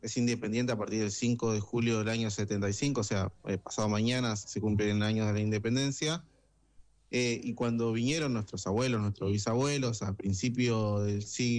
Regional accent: Argentina; Yo soy argentino, quiero que salga campeón Argentina.

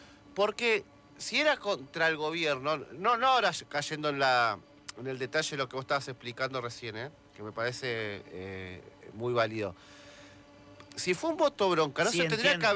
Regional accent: Argentina; No somos tantos los argentinos.

